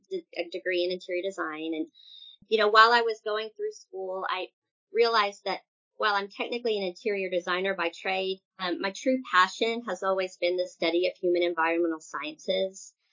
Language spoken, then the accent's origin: English; Oklahoma, United States; I'm only 4'8" and I'm from Oklahoma, and I talk like I, you know, should live in California.